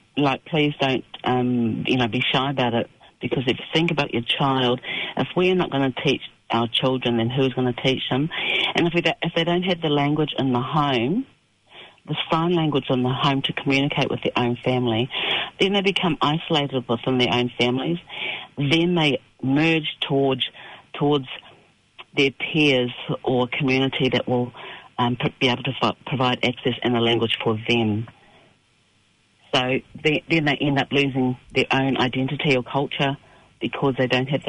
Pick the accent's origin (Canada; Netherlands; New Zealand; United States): New Zealand; born there; I was born in New Zealand. My parents are Tongan.